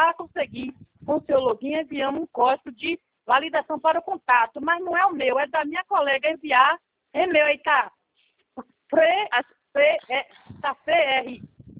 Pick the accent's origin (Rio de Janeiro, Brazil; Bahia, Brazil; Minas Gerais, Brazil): Bahia, Brazil; Muritiba; Eu sou de Muritiba, aqui teve aquela explosão que teve em Muritiba.